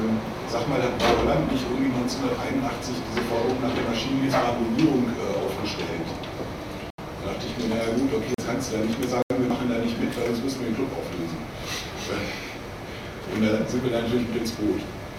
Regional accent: Germany; Ja, ich bin Deutscher, für die, die mich kennen.

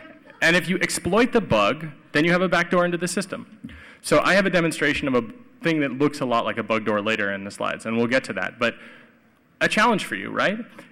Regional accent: United States; I'm an American, and I'm disgusted with what's happening here.

